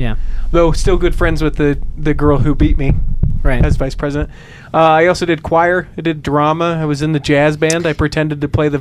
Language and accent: English; Salt Lake City, Utah, United States; I grew up here in Salt Lake City. That's where we're recording this in. All in a neighborhood of about 5 mile radius.